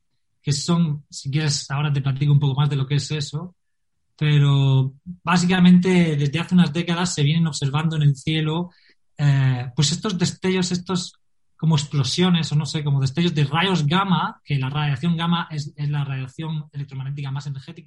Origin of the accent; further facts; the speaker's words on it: Region of Murcia, Spain; accent: Murcian; De repente llego aquí con mi acento murciano.